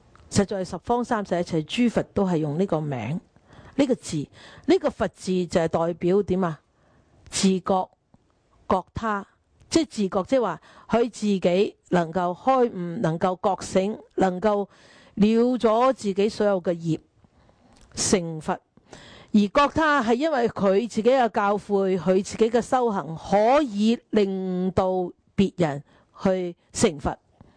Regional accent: China; 我哋中国人咪成日讲黄朝白晏啊吓

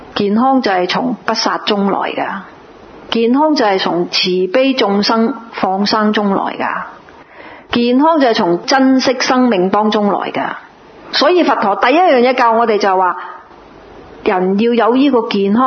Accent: Guangdong, China; accent: Cantonese; 我哋广东话叫先有世界叹啊嘛！

